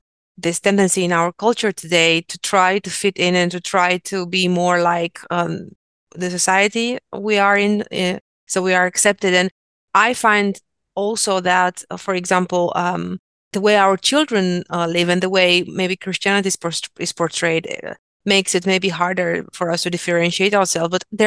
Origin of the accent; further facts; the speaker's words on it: Romania; I grew up in Romania.